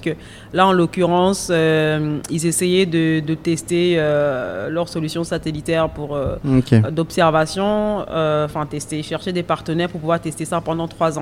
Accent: Rwanda; also born or lived in Belgium / France; je suis rwandaise, j'ai vécu au Rwanda, je suis née au Rwanda, j'ai vécu le génocide, j'étais là

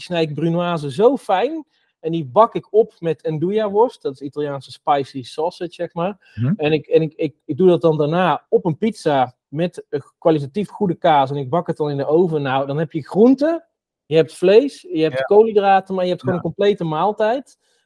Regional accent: North Brabant, Netherlands; als Brabander

